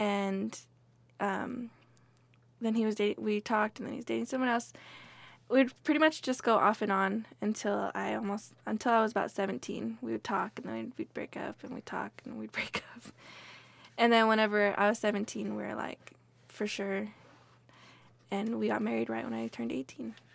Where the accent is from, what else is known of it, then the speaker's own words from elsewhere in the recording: Portales, New Mexico, United States; born there; I was born here in Portales.